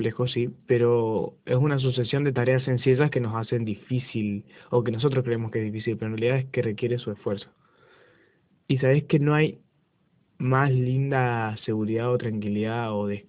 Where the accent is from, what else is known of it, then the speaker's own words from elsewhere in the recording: Chaco, Argentina; Yo soy chaqueño, que digo los chaqueños.